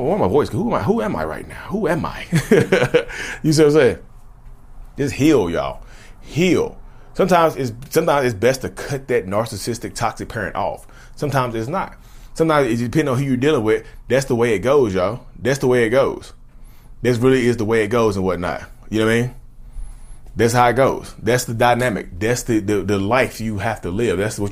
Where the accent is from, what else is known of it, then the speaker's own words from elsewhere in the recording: Reidsville, North Carolina, United States; People know my name over here in North Carolina. I'm from Reedsville, North Carolina.